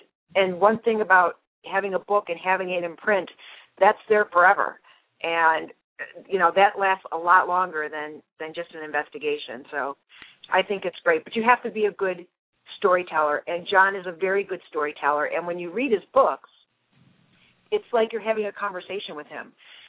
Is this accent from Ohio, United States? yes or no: yes; Ohio, United States; I love the Ohio books, obviously, because I'm from Ohio